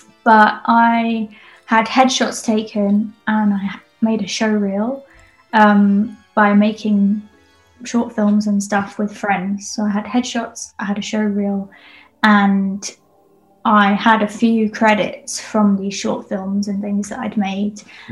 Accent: West Midlands, United Kingdom; I grew up in the middle of nowhere and there wasn't really, I grew up in Shropshire and there wasn't much going on in terms of theatre.

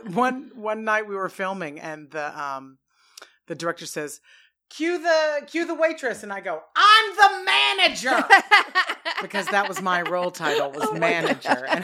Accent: Lake Charles, Louisiana, United States; now in Santa Monica, United States; So I'm a comedian and an actor and a writer, and I'm from Lake Charles, Louisiana.

